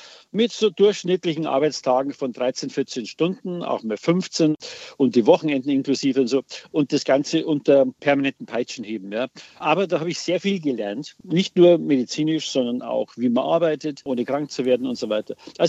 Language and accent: German; Bad Reichenhall, Bavaria, Germany; in Bad Reichenhall, wo ich aufgewachsen bin.